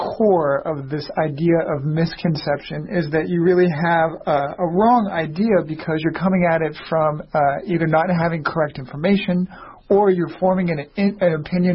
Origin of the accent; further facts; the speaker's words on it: Washington, United States; I also, growing up in Washington, Banff and Glacier were big destinations